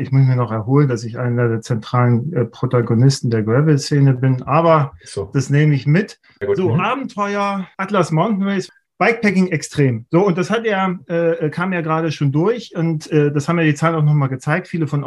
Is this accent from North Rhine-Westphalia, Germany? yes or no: no; Leipzig, Saxony, Germany; ich komme aus Leipzig